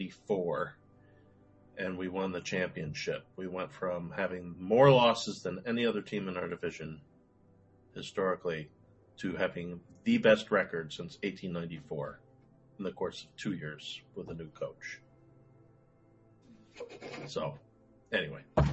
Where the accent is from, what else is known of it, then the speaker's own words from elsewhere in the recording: Bloomington, Indiana, United States; I am from Indiana, Bloomington